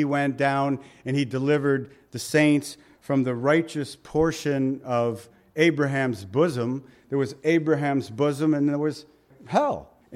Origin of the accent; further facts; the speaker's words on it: United States; now in Toronto, Canada; When we first got up to Toronto, I found it to be okay. But believe it or not, being American, I found I was in a place where it was really hard to defend myself.